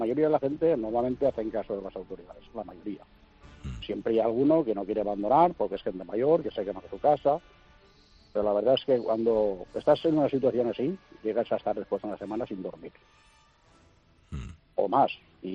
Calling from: Llombai, Valencian Community, Spain; Estoy en Llombay, Valencia.

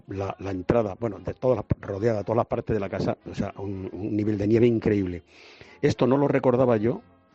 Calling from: Talaván, Extremadura, Spain; de Talaván.

